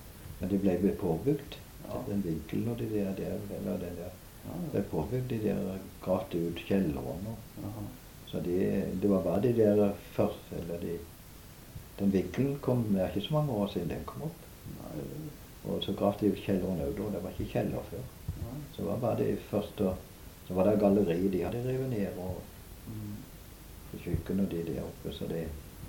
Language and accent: Norwegian; Landvik, Agder, Norway; Nei, da kom vi fra Øvre Landvik og rundt forbi der.